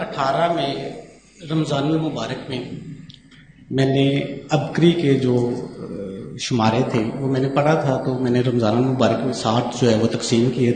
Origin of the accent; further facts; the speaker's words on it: Shahkot, Punjab, Pakistan; اور الحمدللہ میں شاہکوٹ سے ہوں